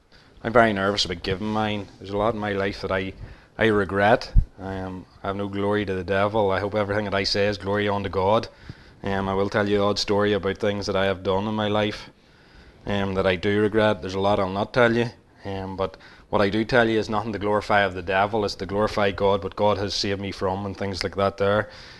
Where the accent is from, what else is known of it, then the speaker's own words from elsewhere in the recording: Lisburn, Northern Ireland, United Kingdom; born there; I was born in Lisburn, in Langham Valley Hospital. I was brought up in a Christian home.